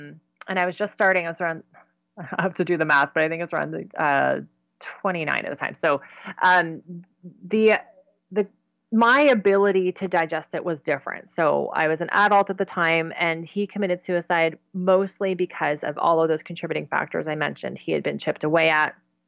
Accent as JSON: {"language": "English", "town": "Goderich", "region": "Ontario", "country": "Canada", "tie": "born or raised there", "said": "So we had an F3 tornado in my hometown, and which is a huge, huge tornado. And so that ripped through the entire center of the town."}